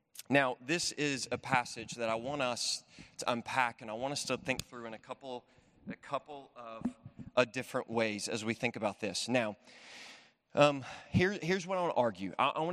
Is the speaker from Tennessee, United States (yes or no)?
yes; Memphis, Tennessee, United States; Now, I'm well aware I'm from Memphis, Tennessee. And because I'm from Memphis, Tennessee, I say naked really funny.